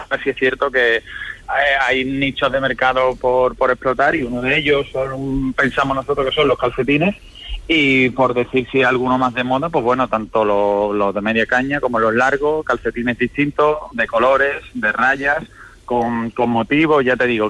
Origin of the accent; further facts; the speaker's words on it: Cádiz, Andalusia, Spain; Nosotros somos andaluces, somos de Cádiz.